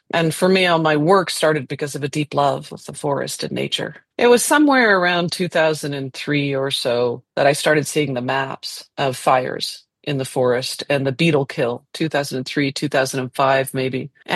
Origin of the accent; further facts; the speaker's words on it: Canada; I'm Canadian.